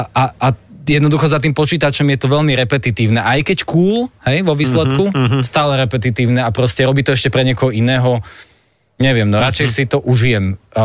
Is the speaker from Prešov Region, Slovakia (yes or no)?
yes; Poprad, Prešov Region, Slovakia; now in Bratislava, Slovakia; Ja som prišiel z Popradu do Bratislavy.